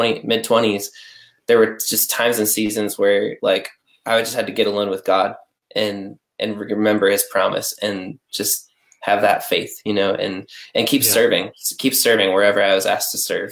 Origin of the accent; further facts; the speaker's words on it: Indiana, United States; Yeah, it's kind of crazy actually because Jenny lives in Northwest Indiana in my in my hometown where I grew up, which is wild.